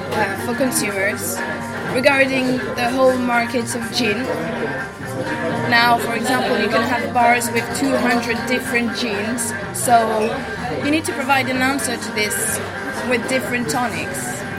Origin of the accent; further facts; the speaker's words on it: England, United Kingdom; I'm English, so I really enjoyed ginger.